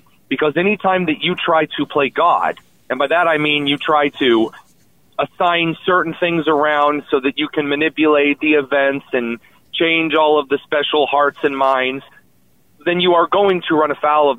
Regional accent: Midwest, United States; As a Midwesterner, I would proudly say the word scoreboard

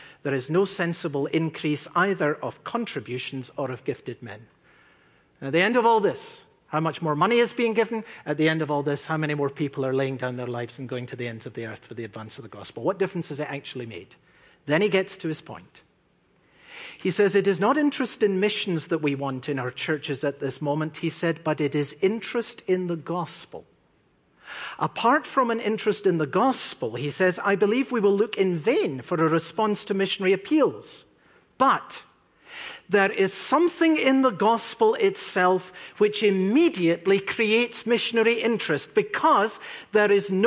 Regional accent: Edinburgh, Scotland, United Kingdom

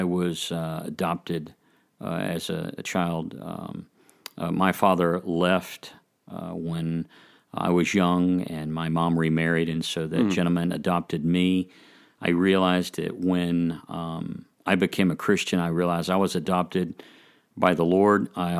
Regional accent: Atlanta, Georgia, United States; now in Lawrenceville, United States; I was born in Atlanta and have been in Georgia all of my life.

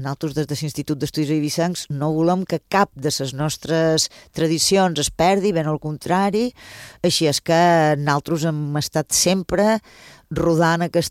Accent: Ibiza, Balearic Islands, Spain; tothom els que tenim certa edat i som eivissencs i eivissenques

